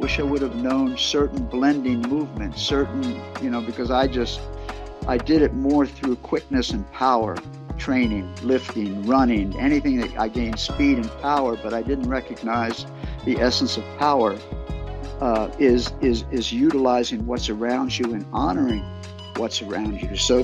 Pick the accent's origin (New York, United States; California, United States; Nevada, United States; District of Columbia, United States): District of Columbia, United States; Washington; Well, I grew up in Washington, D.C.